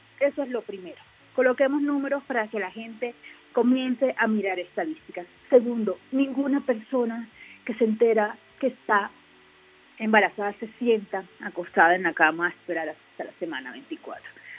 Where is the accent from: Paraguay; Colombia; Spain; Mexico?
Colombia; Barranquilla, Atlántico; born there; En Argentina le dicen pibas, en el pueblo donde yo nací le dicen peladas.